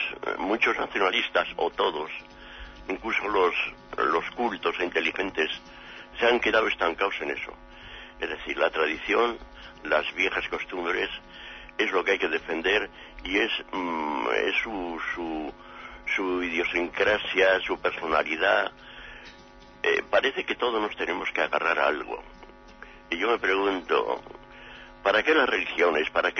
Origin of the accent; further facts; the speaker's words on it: Basque Country, Spain; Soy escritor vasco